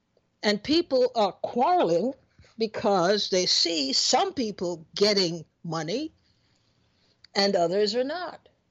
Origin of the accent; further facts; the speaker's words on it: Trinidad & Tobago; Look, I come from Trinidad, as you know, and since I was a kid till now